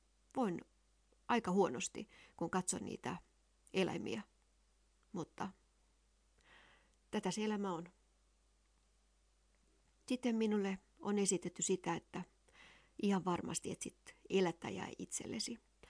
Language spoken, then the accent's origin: Finnish; Pori, Satakunta, Finland; accent: Southwest Finnish dialect; olen Porista kotoisin. Siellä on sitä Lounais-Suomen murretta, missä on paljon perua Ruotsi, Viro, hansakulttuurin niiden murteista. Eli lyhennetään ja puhutaan nopeasti.